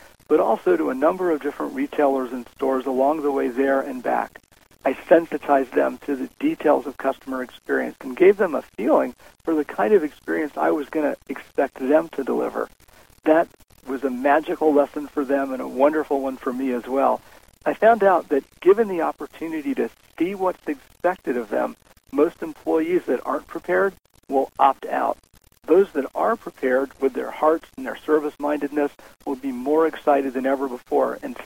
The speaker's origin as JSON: {"language": "English", "town": "Winter Park", "region": "Florida", "country": "United States", "tie": "born or raised there", "said": "namely Winter Park, Florida, a small college town next to Orlando, mm-hmm. my hometown, by the way."}